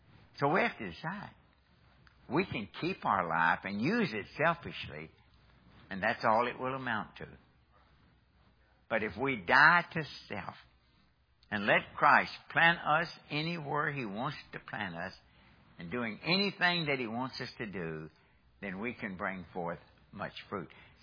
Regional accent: Kentucky, United States; Now, I'm from Kentucky. We don't grow as much wheat as we do corn, okay?

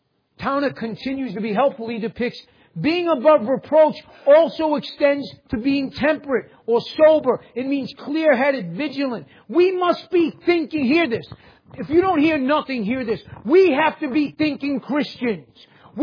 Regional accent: New York, United States; accent: New York; I can drive a car barely, but I know my New York accent.

